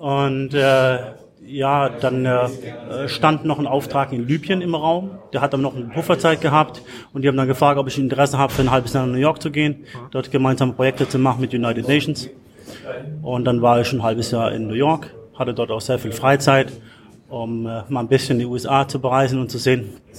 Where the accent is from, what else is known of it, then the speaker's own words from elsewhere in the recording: Mannheim, Baden-Württemberg, Germany; damals habe ich einen Schluss gefasst, dass ich zurückgehe in meine Heimatstadt Mannheim